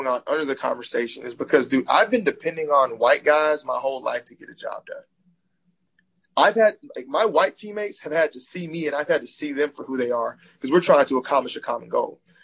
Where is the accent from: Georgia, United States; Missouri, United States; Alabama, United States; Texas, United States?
Alabama, United States; most of my friends who are white growing up in Alabama.